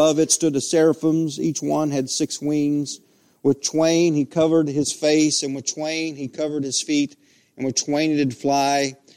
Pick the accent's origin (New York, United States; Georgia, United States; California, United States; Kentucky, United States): Kentucky, United States; Ashland; now in Ohio, United States; Of course, I'm originally from Ashland, Kentucky, and we're thankful to get to be here.